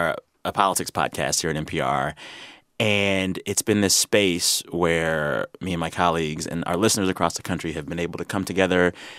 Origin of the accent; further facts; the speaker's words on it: Seguin, Texas, United States; I am from the San Antonio area, but I was raised in a town called Seguin, Texas. That town's claim to fame is that it is the pecan capital of the world.